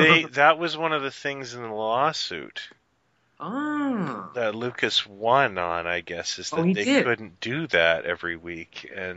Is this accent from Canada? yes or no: yes; Canada; my friends went and saw the movie in the theater because we're Canadian, but I missed that.